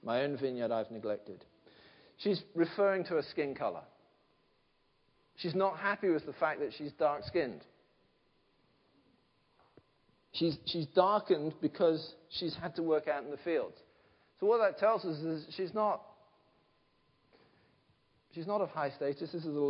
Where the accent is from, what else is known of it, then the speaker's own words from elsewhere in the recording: England, United Kingdom; I hate the fact that we're English and we've got a stiff upper lip.